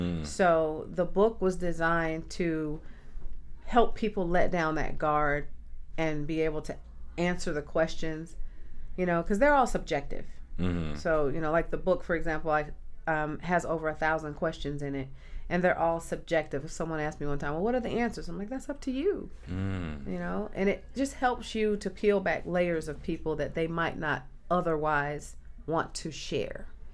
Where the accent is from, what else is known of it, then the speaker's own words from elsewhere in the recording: Atlanta, Georgia, United States; also born or lived in Trenton, New Jersey; So I'm from Trenton, New Jersey. It's where I was born, but I was raised here in Atlanta.